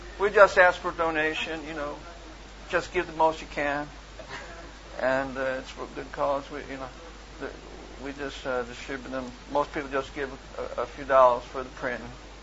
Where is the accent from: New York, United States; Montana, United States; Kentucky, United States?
New York, United States; because I'm from New York and, you know, work in Texas and people speak in such a way.